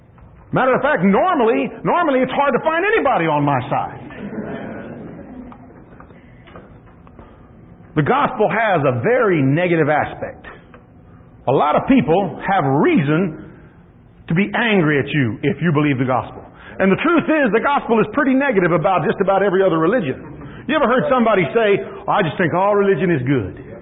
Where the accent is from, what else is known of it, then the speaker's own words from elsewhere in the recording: United States; Everybody can tell I'm an American down there. I mean, I don't blend in.